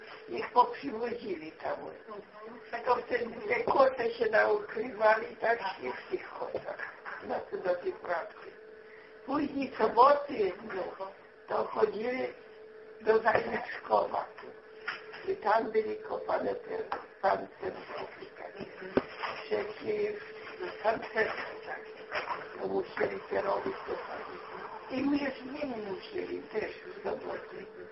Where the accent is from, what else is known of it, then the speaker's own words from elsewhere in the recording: Łocień, Kuyavian-Pomeranian Voivodeship, Poland; urodziłam się 4.10.1925 roku. Mieszkałam w Łocieniu do 62 lat. W Łocieniu od urodzenia.